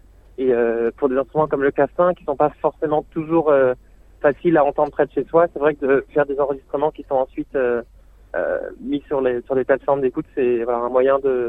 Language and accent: French; Angers, Pays de la Loire, France; moi j'ai grandi à Angers dans l'ouest de la France